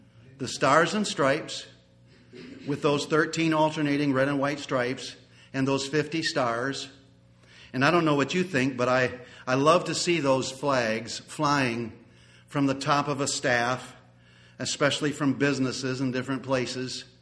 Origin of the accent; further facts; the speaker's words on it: United States; pride that I am an American. I belong in that country.